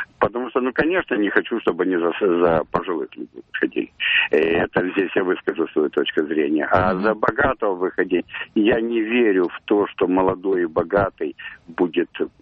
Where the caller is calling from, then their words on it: Moscow, Russia; я из Москвы.